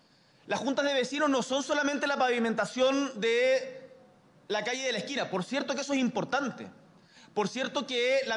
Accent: Punta Arenas, Magallanes, Chile; now in Santiago, Chile; yo soy de Punta Arenas. En Punta Arenas yo estaba asociado a la Junta de Vecinos de la Fitzroy, en el Barrio Sur.

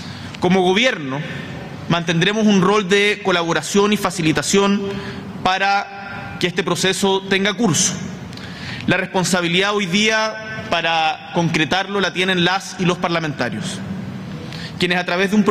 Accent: Chile; Vaya por este medio mi gratitud como chileno y como presidente de la República.

